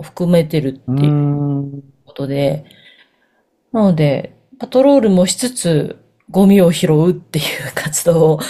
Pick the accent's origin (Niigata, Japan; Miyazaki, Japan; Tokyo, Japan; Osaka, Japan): Tokyo, Japan; 私の地元の方では東京の西の方なんですけれども、